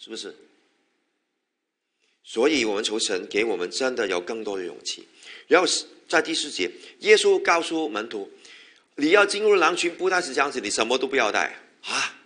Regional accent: China; 有点像我们中国人呢，特别如果是外面来的客人

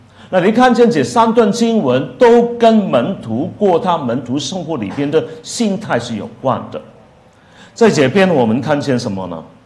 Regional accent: Hong Kong; Chinese is a second language; 我今天的讲道虽然是用普通话，但是大家知道我就是从香港来的

